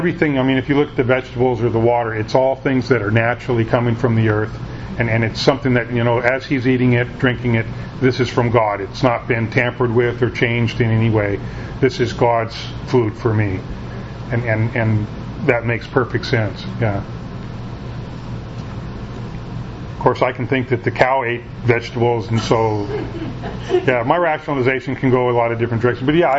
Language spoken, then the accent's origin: English; United States; Now, I can be real proud about being an American, and yet I didn't have anything to do with that.